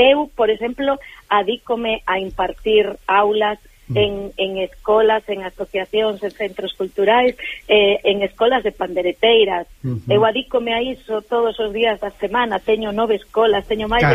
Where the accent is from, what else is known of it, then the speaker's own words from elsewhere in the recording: Vigo, Galicia, Spain; somos aquí de Bembrive, somos de Vigo, dunha parroquia que das aforas de Vigo.